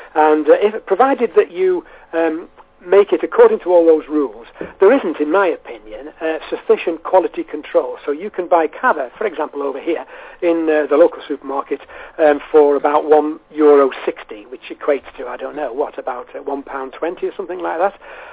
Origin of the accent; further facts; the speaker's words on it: North West England, United Kingdom; Well, incidentally, I'm actually from the Wirral Peninsula, as you can possibly tell from my accent